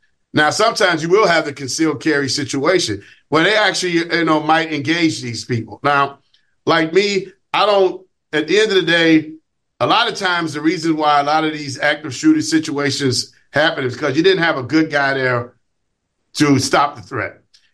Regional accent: Chicago, Illinois, United States; times that we live in, especially in the city of Chicago. Every city's not like that. I get it. But my hometown is like that.

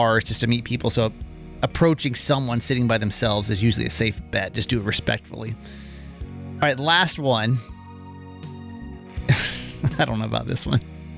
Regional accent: Columbia, Maryland, United States; I'd like to graciously accept this award as a native of Columbia, Maryland.

